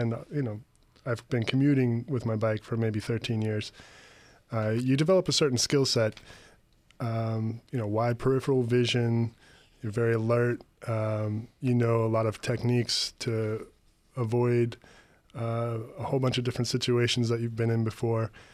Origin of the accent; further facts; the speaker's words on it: Denver, Colorado, United States; I grew up in Denver, and as most people know, that's a really spread out suburban style city.